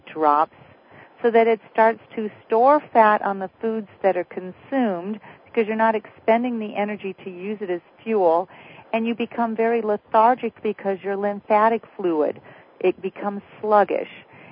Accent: Chicago, Illinois, United States; I'm from the Chicago area. I grew up with the climate changes, so I definitely know what it's like to be in cold, windy weather.

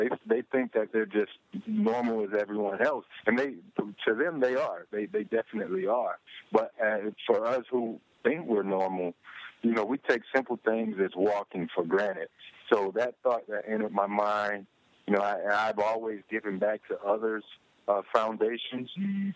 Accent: Belgrade, Florida, United States; such as my hometown of Belgrade, Florida.

